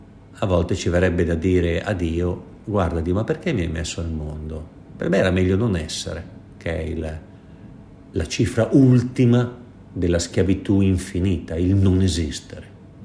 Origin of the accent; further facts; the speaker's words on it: Milan, Lombardy, Italy; come milanesi del 2021